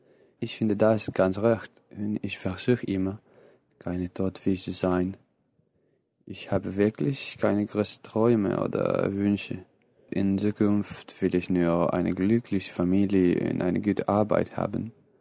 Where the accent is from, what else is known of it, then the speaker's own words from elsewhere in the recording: Spain; German is a second language; ich komme aus Spanien und ich bin 1993 geboren.